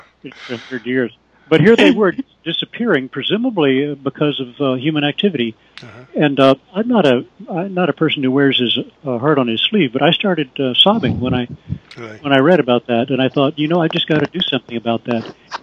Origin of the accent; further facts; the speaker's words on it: Austin, Texas, United States; I grew up in Austin, Texas, playing with little horny toads, as we call them.